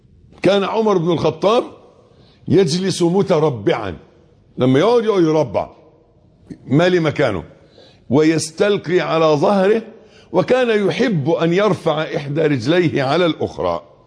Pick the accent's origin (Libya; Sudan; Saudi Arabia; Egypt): Egypt; اللي هو الأبيض اللي احنا بنقول عليه أبيض في عرفنا في مصريين كمصريين